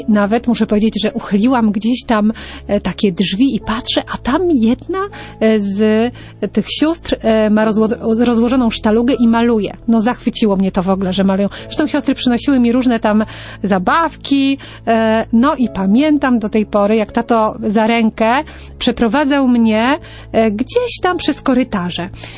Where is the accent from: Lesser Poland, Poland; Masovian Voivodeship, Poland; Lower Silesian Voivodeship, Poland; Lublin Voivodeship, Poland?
Lesser Poland, Poland; blisko mojego rodzinnego miasta, blisko Nowego Sącza